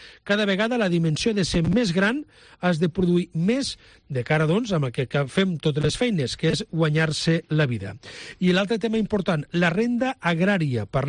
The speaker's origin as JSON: {"language": "Catalan", "town": "Lleida", "region": "Catalonia", "country": "Spain", "said": "No, bon migdia, i això que sóc de Lleida, no?"}